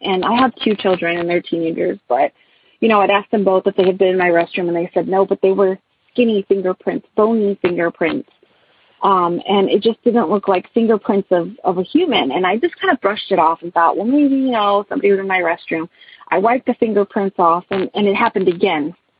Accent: Corpus Christi, Texas, United States; I am from Corpus Christi, Texas.

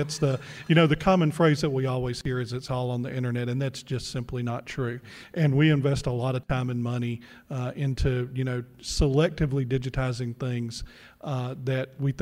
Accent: Mississippi, United States; And I know John because we're both from Mississippi. John's lost his accent. I haven't.

